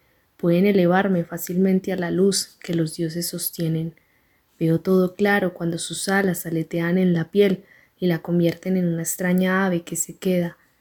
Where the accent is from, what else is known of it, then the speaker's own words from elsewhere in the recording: Pereira, Risaralda, Colombia; de Pereira, Colombia.